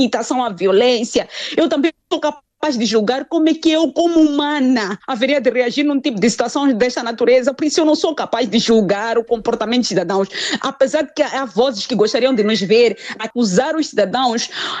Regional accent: Mozambique; a nossa preocupação neste momento é como moçambicanos encontrar uma resposta ousada para unir estas vozes

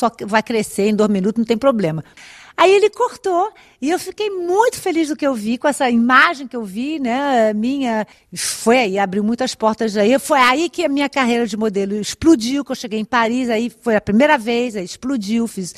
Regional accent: Brazil; moved away; Claro que eu tenho saudade do Brasil. Nossa, eu sou brasileira, eu vou ao Brasil sempre, no Natal, pelo menos umas duas vezes por ano.

